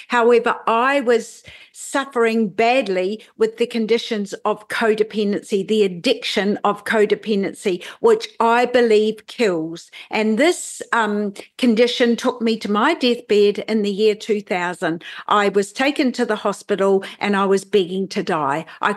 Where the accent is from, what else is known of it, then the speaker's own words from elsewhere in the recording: Feilding, Manawatū-Whanganui, New Zealand; born there; So I was born in Fielding, down near Palmerston North in New Zealand.